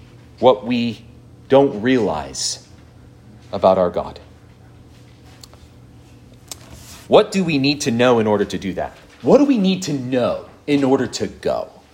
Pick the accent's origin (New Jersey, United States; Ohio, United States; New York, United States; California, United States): New Jersey, United States; now in Louisville, United States; I'm from New Jersey. I don't belong here. I miss pizza.